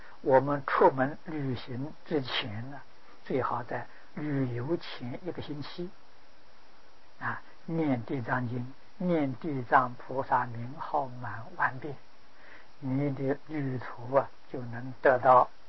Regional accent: China; 阿那达王，我们中国人称为哪吒啊

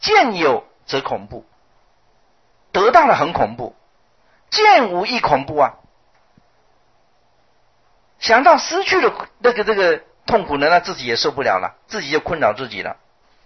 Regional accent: China; 这个四句话用我们中国人最常讲的话来讲

